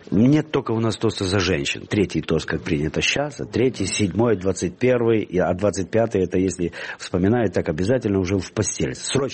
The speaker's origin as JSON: {"language": "Russian", "region": "Ivano-Frankivsk Oblast", "country": "Ukraine", "tie": "born or raised there", "said": "У нас на Западной Украине, а я родом из Ивано-Франковской области"}